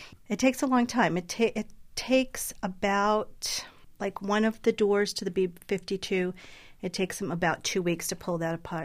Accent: Boston, Massachusetts, United States; also born or lived in Scottsdale; now in Tucson, United States; Yes, I'm from Boston.

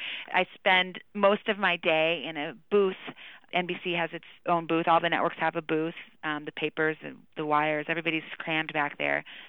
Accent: Tucson, Arizona, United States; So I grew up in Tucson. I wasn't born there, but we moved to Tucson when I was about 3 years old. So Tucson is my home.

